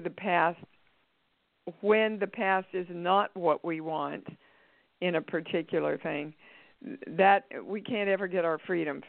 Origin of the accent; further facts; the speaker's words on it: Kansas, United States; See, we don't have them in California, but I grew up with them in Kansas.